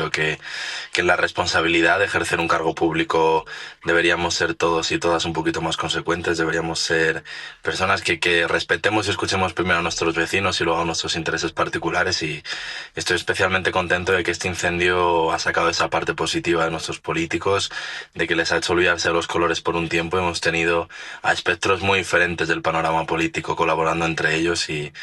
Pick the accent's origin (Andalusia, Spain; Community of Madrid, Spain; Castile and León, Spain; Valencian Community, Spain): Castile and León, Spain; Navalacruz; Yo soy de un pueblo muy cercano a donde empezó el incendio, el fuego empezó en Burgondo y yo soy de Navalacruz, que está apenas a 10 minutos en coche.